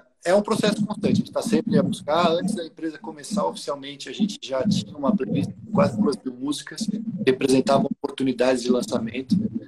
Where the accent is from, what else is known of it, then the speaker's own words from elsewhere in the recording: Brazil; now in Portugal; nós viemos aqui do Brasil para morar cá em Portugal. … meu sócio, o Jorge também, nosso sócio, todos nessa mesma situação.